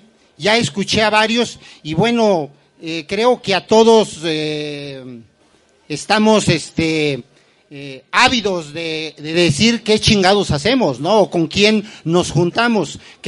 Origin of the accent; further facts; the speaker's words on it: Mexico City, Mexico; vengo de la colonia del Mar, delegación Tláhuac. La colonia del Mar quizás es una de las zonas más devastadas de la ciudad.